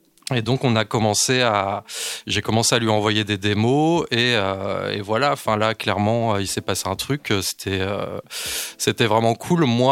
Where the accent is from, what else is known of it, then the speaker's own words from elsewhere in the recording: Quimper, Brittany, France; puis on vient du même coin, en fait. On vient de Quimper, tous les deux.